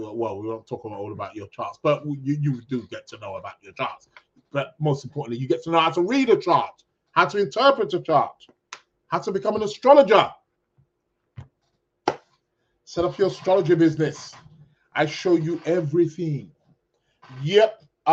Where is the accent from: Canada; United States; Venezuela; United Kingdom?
United Kingdom; We're in the UK. We do not celebrate Thanksgiving. We had no part in that as the British.